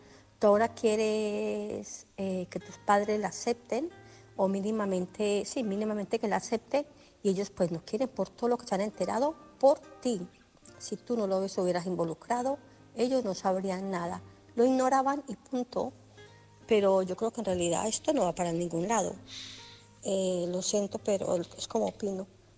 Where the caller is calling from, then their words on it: Barcelona, Catalonia, Spain; de Barcelona.